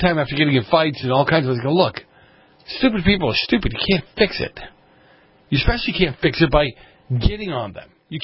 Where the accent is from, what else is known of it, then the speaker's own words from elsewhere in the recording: Boston, Massachusetts, United States; I won't tell the whole story about my uncle when I was a kid growing up in Boston. My mom moved me to a suburb because she thought we'd be better off there.